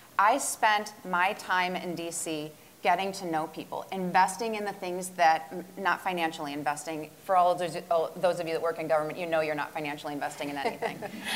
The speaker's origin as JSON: {"language": "English", "region": "New York", "country": "United States", "tie": "born or raised there", "said": "When I'm a small town girl, okay? I grew up in Western New York. I came from a place where we get the first day of deer season off of school."}